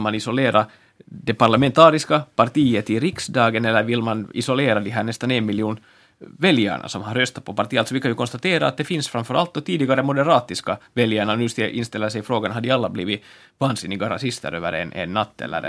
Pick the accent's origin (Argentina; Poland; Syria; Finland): Finland; som finländare